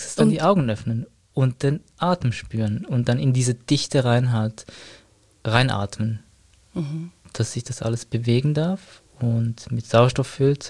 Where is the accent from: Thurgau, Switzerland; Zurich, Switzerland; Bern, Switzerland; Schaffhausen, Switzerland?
Zurich, Switzerland; Zürich; bin aus Zürich